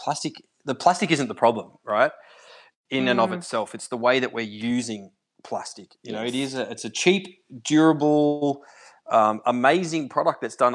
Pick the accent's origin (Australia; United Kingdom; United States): Australia; I'm just a regular everyday dude, you know. I'm just an Aussie bloke.